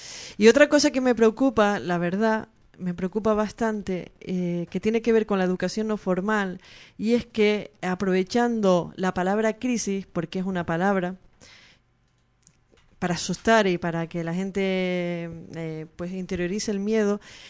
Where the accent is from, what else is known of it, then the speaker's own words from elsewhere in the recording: Spain; yo también soy española